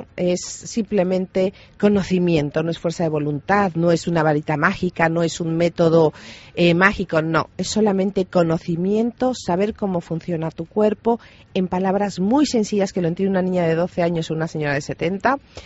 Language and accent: Spanish; Mexico; born there; also born or lived in United States / Europe; de ahí nacimos mi hermano y yo. Viví toda mi niñez y adolescencia pues entre México, Estados Unidos y Europa. Y ya de adulta pues estuve en México y ahora ya llevo 15 años en España.